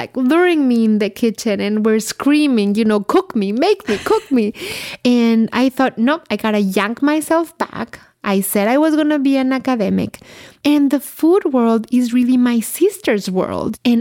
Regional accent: Mexico; moved away; cooking the food from my home country. So I started getting recipes and tips and connecting with Mexicans from all over the place.

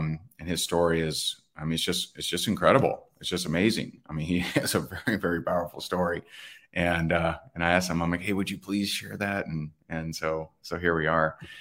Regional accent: Indiana, United States; And, you know, I'm from Indiana, and he knows that.

